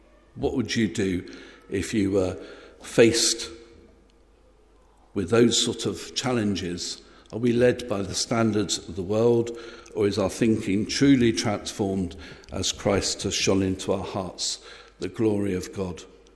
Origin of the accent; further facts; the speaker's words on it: London, United Kingdom; I grew up in London